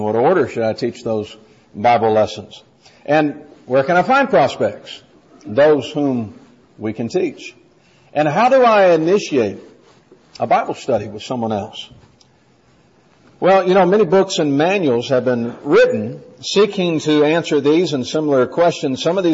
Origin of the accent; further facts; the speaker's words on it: Bowling Green, Kentucky, United States; I grew up in Bowling Green, Kentucky, and that's where my mother still lives.